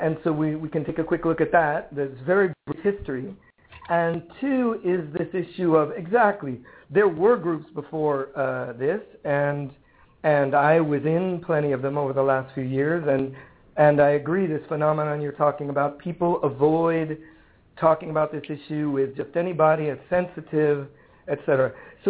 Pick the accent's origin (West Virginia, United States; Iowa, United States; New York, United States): New York, United States; moved away as an adult; now in Brazil; No, I'm an American, born and raised in New York, traveled a lot after that, and here I am in Brazil now.